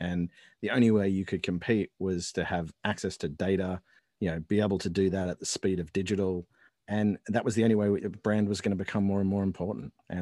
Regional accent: Australia; clearly I'm Australian.

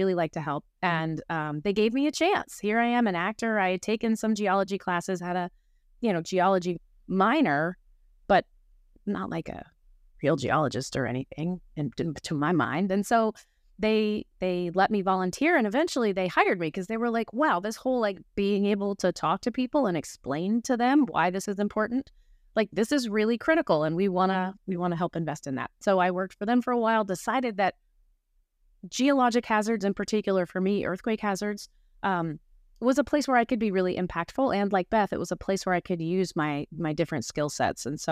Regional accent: East Coast, United States; And I grew up on the East Coast. I had never really felt an earthquake, some little tiny ones, but it was an experience.

